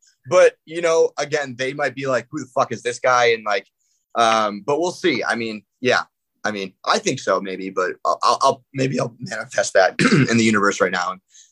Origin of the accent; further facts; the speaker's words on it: Michigan, United States; I mean, we're both from Michigan. There's like a connection already.